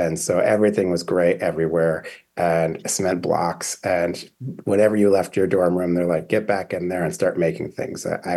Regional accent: Vermont, United States; They definitely have a lot of personalities and growing up in Vermont doing that.

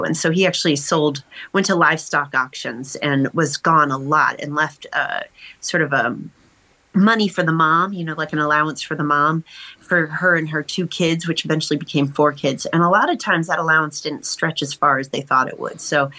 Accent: Evanston, Illinois, United States; born there; Well, I was born in Evanston, Illinois on November 10th, 1977.

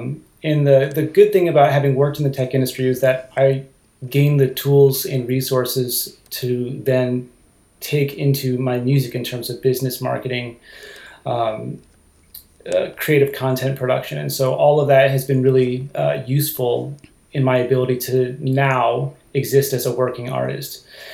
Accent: Westville, Indiana, United States; now in California, United States; And it's funny because I'm from Indiana, which is pretty far from California

